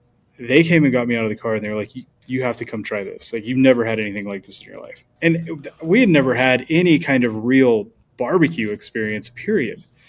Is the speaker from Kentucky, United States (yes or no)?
no; New Mexico, United States; We're from Eastern New Mexico.